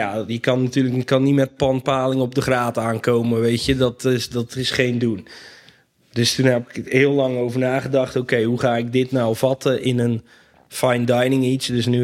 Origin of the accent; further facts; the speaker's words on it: Volendam, North Holland, Netherlands; Nou, vast iets met paling, gok ik, als Volendammer zijnde.